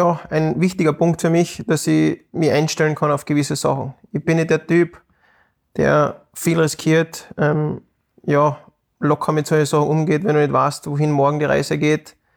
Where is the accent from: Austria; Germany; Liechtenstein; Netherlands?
Austria; ich war als Österreicher das fünfte Rad am Wagen, so quasi.